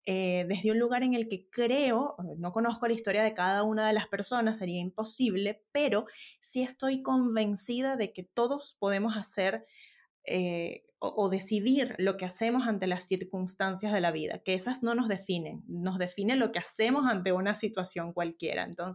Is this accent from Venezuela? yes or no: yes; Venezuela; now in Santiago, Chile; yo soy venezolana y decías ahora vivo en Santiago de Chile, pero emigré por una situación país muy adversa